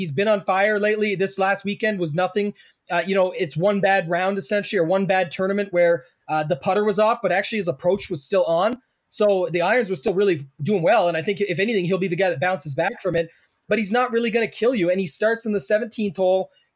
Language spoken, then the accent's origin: English; Canada; and I'm Canadian, so that converts quite well.